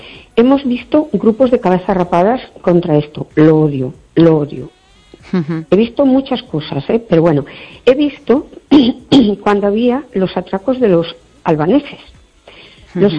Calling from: Perlío, Galicia, Spain; de Perlío.

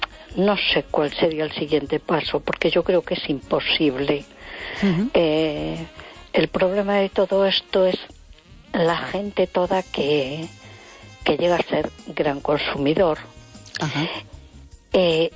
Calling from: A Coruña, Galicia, Spain; de Coruña.

